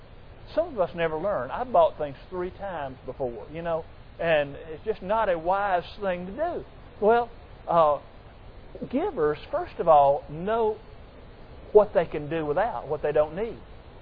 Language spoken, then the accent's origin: English; Georgia, United States; I grew up in Clayton County, south of Atlanta.